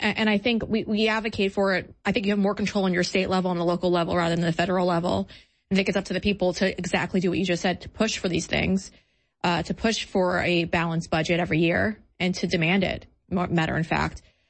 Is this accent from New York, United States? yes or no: yes; New York, United States; I will say this, though. You know, I'm from New York, and I left New York because I was going to get involved in local politics over there